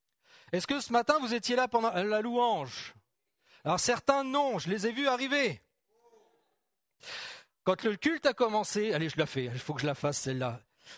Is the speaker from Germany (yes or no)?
no; France; Je suis un bon Français, j'aime bien ma bonne baguette fraîche le dimanche matin quand je déjeune.